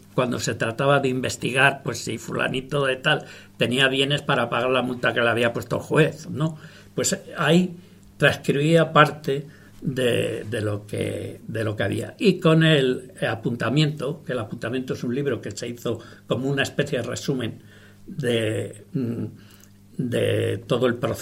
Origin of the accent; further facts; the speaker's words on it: Barcelona, Catalonia, Spain; born there; Yo, aunque nací en Barcelona, me considero de Reus porque toda mi familia es de Reus. Yo nací accidentalmente en Barcelona, si no hubiera nacido en Reus, como a toda mi familia.